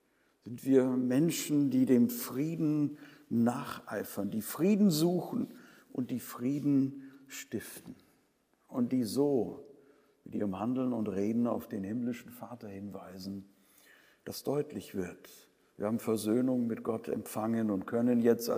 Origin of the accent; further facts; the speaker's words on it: Bergneustadt, North Rhine-Westphalia, Germany; Ich bin in meiner Heimatstadt Bergneustadt im Stadtrat.